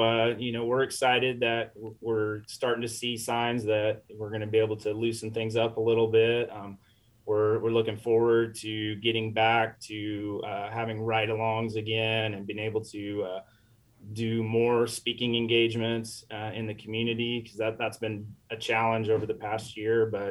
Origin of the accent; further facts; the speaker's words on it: Manhattan, Kansas, United States; I was born in Manhattan, lived in this area my entire life. I went to Kansas State University